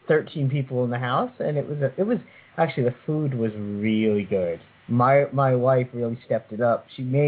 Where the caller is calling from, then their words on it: Massapequa, New York, United States; I am here from Massapequa.